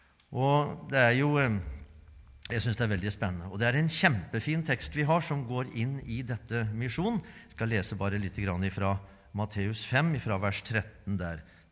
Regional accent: Eastern Norway, Norway; Vi kommer ifra Østlandet, fra de dype skoger. Hører hjemme der borte.

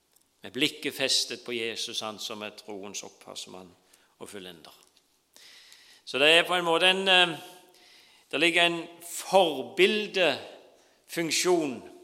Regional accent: Rogaland, Norway; der jeg vokste opp, på en liten øy i Ryfylke, for å si det veldig beskjedent, for det er også en fin øy

